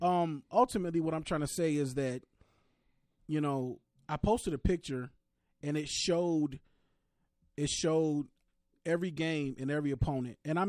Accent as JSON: {"language": "English", "town": "Pontiac", "region": "Michigan", "country": "United States", "said": "well, I don't live in Pontiac anymore, but I'm from Pontiac, so I'm still home."}